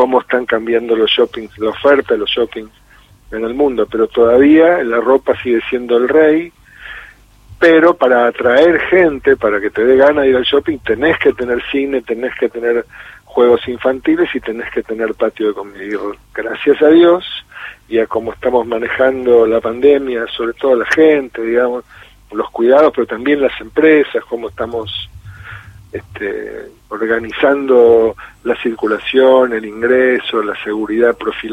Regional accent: Argentina; obviamente somos una empresa argentina, los directores son todos argentinos, los gerentes somos todos argentinos

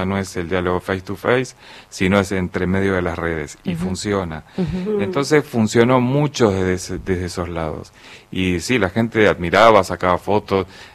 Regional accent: Argentina; somos argentinos.

